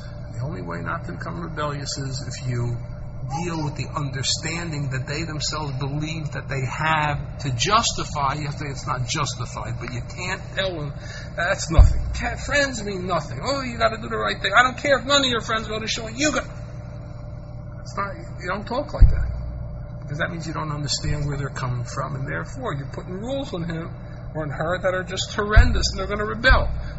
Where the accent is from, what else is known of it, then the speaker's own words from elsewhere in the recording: United States; growing up in America, I can say, well, God's looking at me as if I grew up, you know, 100 years ago in Vilna.